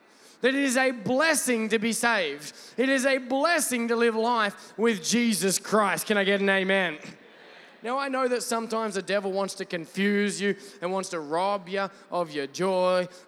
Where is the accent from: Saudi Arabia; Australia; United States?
Australia; I'm not British, if you're wondering, by the way. I'm Australian. It's like Britain, but way better.